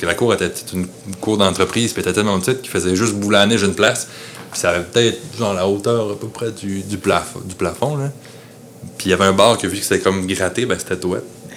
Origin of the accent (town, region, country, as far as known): Alma, Quebec, Canada